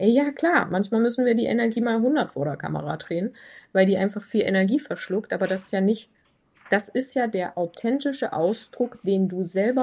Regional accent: Thuringia, Germany; Ich komme ja aus Thüringen ursprünglich, bin ich groß geworden.

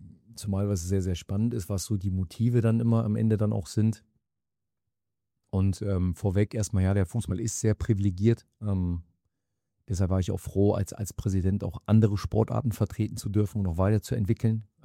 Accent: Mönchengladbach, North Rhine-Westphalia, Germany; Und zudem bin ich Rheinländer, gebürtiger Mönchengladbacher

